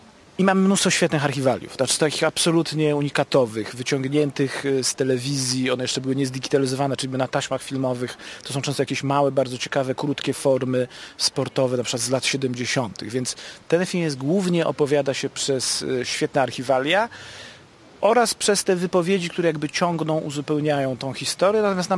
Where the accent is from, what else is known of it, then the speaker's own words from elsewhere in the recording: Gdynia, Pomeranian Voivodeship, Poland; ja jestem gdynianinem i jako mały bobas przez moment mieszkałem na jednym podwórku z Kozakiewiczem, czyli na ulicy Żwirkiej Wigury.